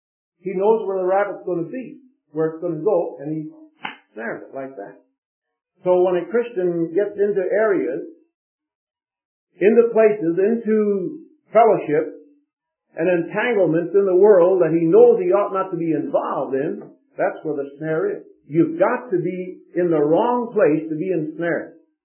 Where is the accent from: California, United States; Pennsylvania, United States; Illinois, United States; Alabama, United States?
Illinois, United States; Chicago; When I was raised in Chicago, There were two other boys that were bosom buddies of mine